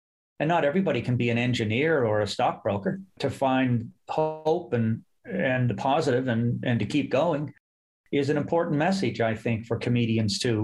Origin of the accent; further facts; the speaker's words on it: Halifax, Nova Scotia, Canada; I grew up in Halifax, a very racialized city. It's got the oldest Black population in Canada.